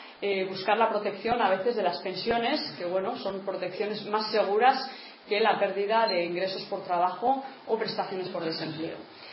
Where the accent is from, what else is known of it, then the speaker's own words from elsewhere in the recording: Navarre, Spain; Somos en Navarra, y es algo que nos ha diferenciado en este caso sí claramente del resto del Estado, una sociedad de clases medias, ¿no?